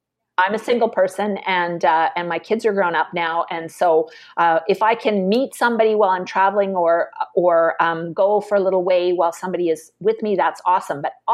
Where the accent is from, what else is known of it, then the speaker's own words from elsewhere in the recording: Vancouver, British Columbia, Canada; I'm from Vancouver and Greenpeace started in Vancouver.